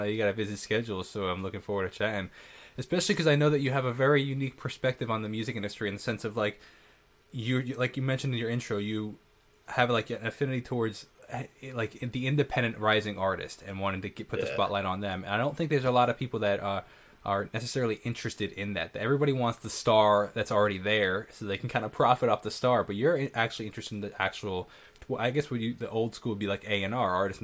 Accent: Northport, New York, United States; I'm a musician from Northport, New York.

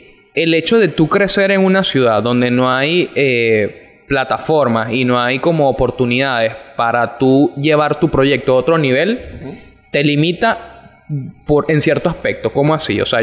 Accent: Falcón, Venezuela; hola, yo soy de Falcón

